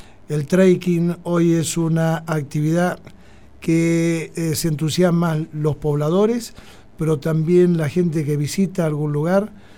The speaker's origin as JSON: {"language": "Spanish", "town": "San Martín de los Andes", "region": "Neuquén", "country": "Argentina", "tie": "born there", "said": "la pasión por Neuquén, esta provincia en la cual nací, en San Martín de los Andes"}